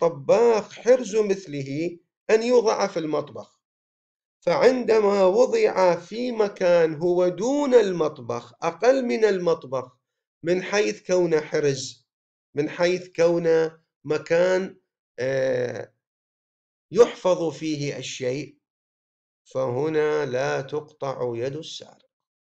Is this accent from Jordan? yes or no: no; Iraq; أذكر في التسعينات طبقوا عندنا في العراق هذا الحكم